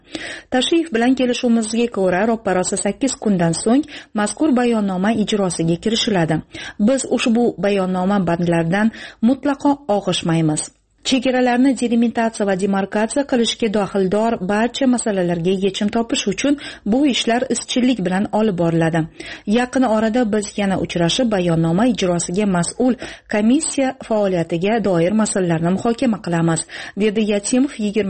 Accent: Qapchig'ay, Batken Region, Kyrgyzstan; Men Qapchig'ay qishlog'ida tug'ilib o'sganman. Qishlog'da 300 xonadon bor. Uning bir tarafidan Oqsoy daryosi o'tadi. Ikkinchi tomonida Voruh anklavi joylashgan.

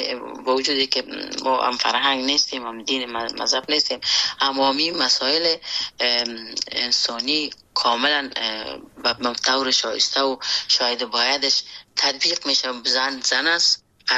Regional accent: Afghanistan; born or raised there

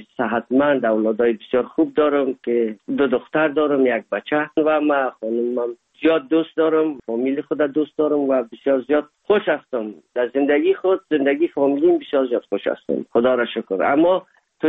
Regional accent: Afghanistan; now in Germany; اما دوری یک از افغانستان بر آمدیم تا آلمان رسیدیم، تمام اعضای فامیل ما در حدود 7 ماه طول کشید

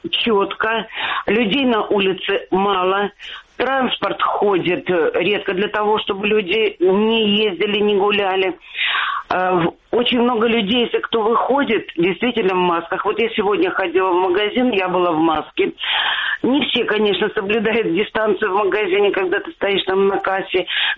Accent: Rostov-on-Don, Rostov Oblast, Russia; я из Ростова-на-Дону.

